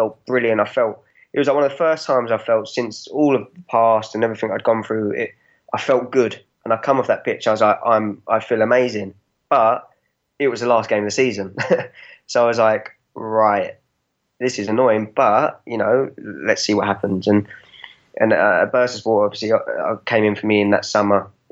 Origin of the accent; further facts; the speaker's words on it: Reading, South East England, United Kingdom; I grew up there, I grew up in Reading, and, you know, it's my home from home. So I obviously still have my family home near Reading as well.